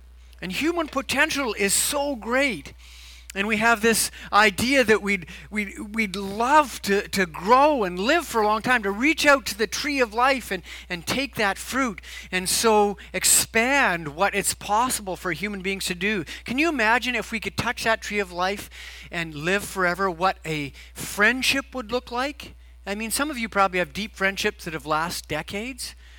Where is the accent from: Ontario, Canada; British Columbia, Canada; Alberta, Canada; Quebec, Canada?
British Columbia, Canada; Vancouver; born there; I was born in Vancouver, but the first house my parents lived in was in Burnaby.